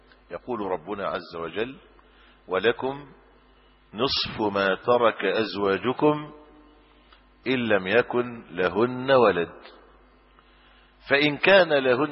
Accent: Egypt; لكن صار عند القاضي عندنا في مصر مجموعه مواد مستقاه ومستنبطه

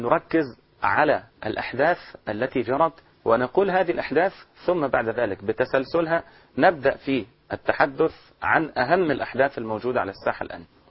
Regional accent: Egypt; فدعوني أقول أننا كمصريين لسنا أبناء الفاتحين الغزاة كما يقولون

